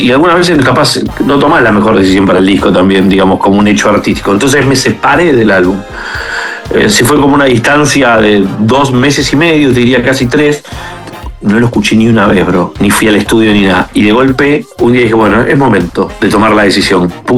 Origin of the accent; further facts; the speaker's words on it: Buenos Aires, Argentina; representa también la ciudad de donde vengo, ¿no? Y este disco está atravesado por Buenos Aires bastante más que otros.